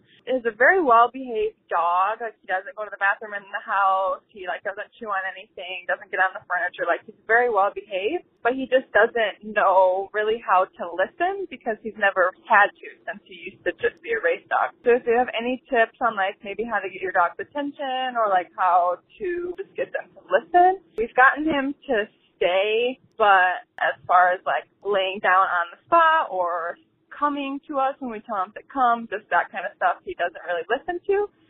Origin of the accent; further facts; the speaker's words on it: Michigan, United States; I'm from Michigan.